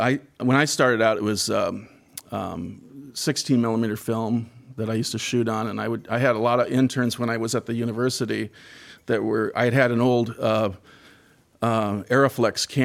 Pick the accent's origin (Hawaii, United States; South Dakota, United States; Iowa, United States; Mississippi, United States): Iowa, United States; Des Moines; I mean, I grew up in Iowa. I grew up in Des Moines.